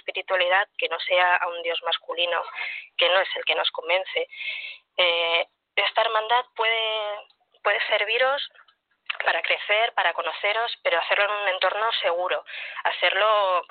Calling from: Cantabria, Spain; Hola, buenos días desde Cantabria.

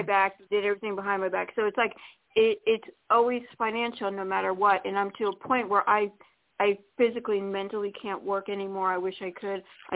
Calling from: Florida, United States; in Florida. I'm so grateful to get in at the very end of the show.

